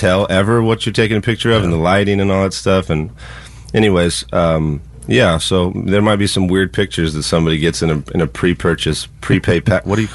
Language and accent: English; Nashville, Tennessee, United States; also born or lived in Maryland; right around the time that Sandlot came into my life, I moved to Maryland from Nashville.